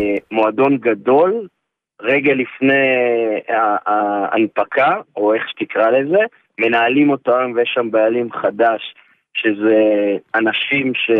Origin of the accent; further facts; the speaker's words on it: Northern District, Israel; אני חי בעמק, אני גדלתי בעמק, בשבילי זאת סגירת מעגל